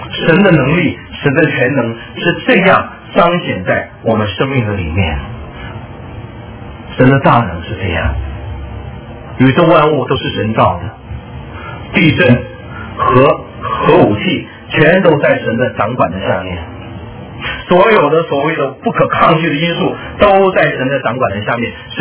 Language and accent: Chinese; China; 江山易改，本性难移，我们中国人知道啊。